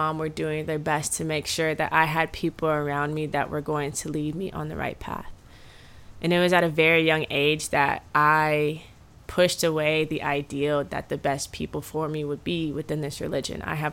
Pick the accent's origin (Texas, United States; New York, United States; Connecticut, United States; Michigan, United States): Texas, United States; and I was so geeked because I'm from Texas. It's flat. There's not a bunch of greenery.